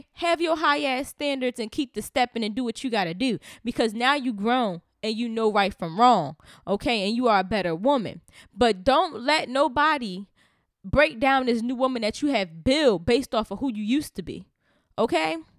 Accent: Newark, New Jersey, United States; And growing up in Newark, or East Orange, whatever one you want to, you know, use. Newark, I'm gonna say this. Growing up in North Jersey

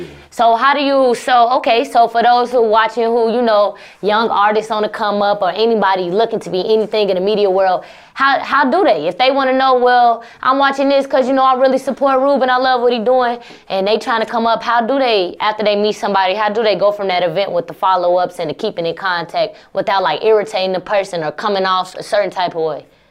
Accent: Chicago, Illinois, United States; You know I'm from Chicago, so Montana 300, I seen that on.

